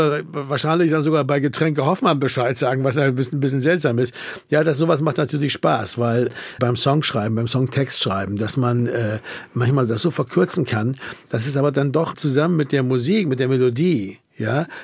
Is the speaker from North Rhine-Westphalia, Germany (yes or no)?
no; Bremen, Germany; now in Berlin, Germany; Ich bin Bremer, der in Berlin wohnt. Schon sehr lange